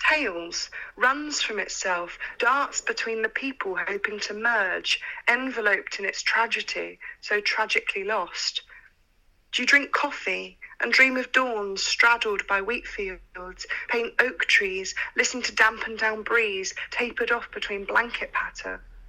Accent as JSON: {"language": "English", "town": "Plymouth", "region": "South West England", "country": "United Kingdom", "tie": "born or raised there", "said": "I think a lot of the people from my hometown believe that poetry can be rhyme yeah. and not much else."}